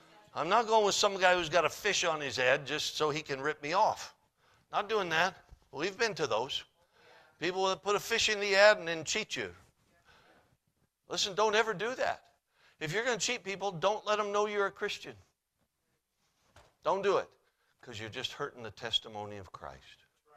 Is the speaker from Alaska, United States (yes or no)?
yes; Alaska, United States; But I grew up in Alaska